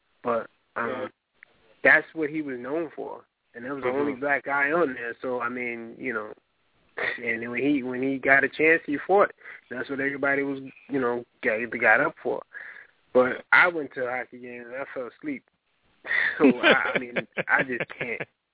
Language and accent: English; New York, United States; I'm a Ranger fan, just because I'm from New York, but I don't really follow them like that.